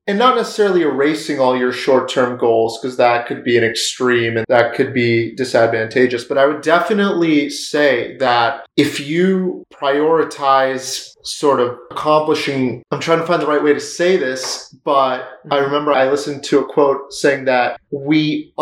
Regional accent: Boston, Massachusetts, United States; moved away as an adult; No doubt. I am originally from Boston or just outside of Boston.

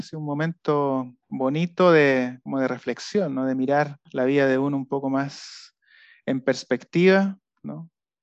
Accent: Chile; y siendo chileno y habiendo mencionado, por supuesto, los dos premios Nobel de literatura que tenemos

